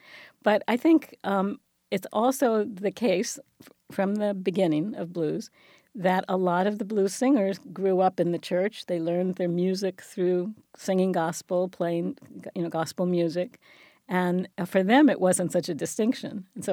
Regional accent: Florida, United States; I grew up in the South, in Florida, which is, you know, but it was the southern part

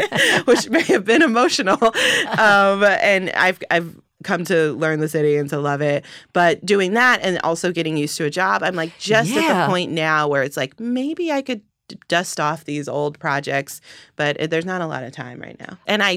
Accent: Los Angeles, California, United States; I grew up in Los Angeles. My dad's a musician.

